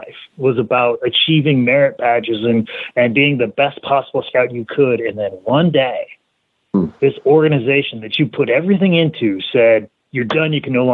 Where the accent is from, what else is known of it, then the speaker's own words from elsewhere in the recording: Iowa, United States; I was born and raised in Iowa. My father is a farmer and construction worker. My mother is a school teacher. I was raised in a town of 82 people.